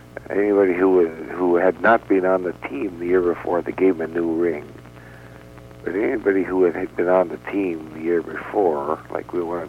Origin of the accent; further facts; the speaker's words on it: Bolands, Ontario, Canada; born there; I was born in Bolands, Ontario, which is a little town, a little village outside of Sudbury, Ontario